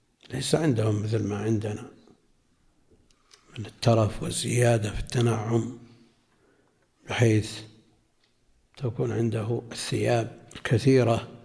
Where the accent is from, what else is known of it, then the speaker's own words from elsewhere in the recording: Najd, Saudi Arabia; وعندنا في نجد وسمعنا وتداول الناس الفتوى